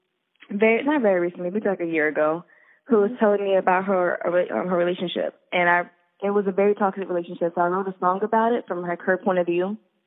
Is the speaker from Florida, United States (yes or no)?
yes; West Palm Beach, Florida, United States; now in Jacksonville, United States; That's my artist name